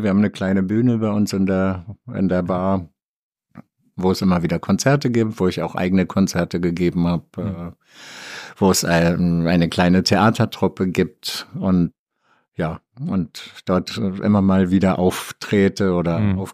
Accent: Bielefeld, North Rhine-Westphalia, Germany; moved away; von Bielefeld, wo ich groß geworden bin

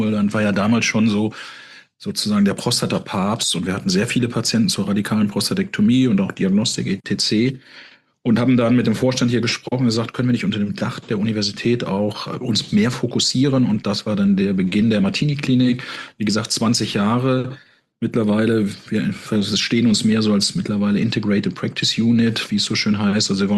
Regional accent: Rhineland-Palatinate, Germany; Ich bin im Hunsrück aufgewachsen.

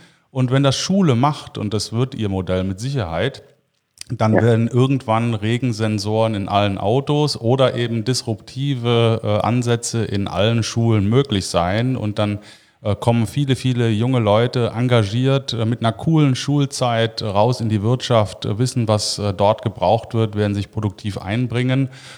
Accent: Cologne, North Rhine-Westphalia, Germany; als Kölner

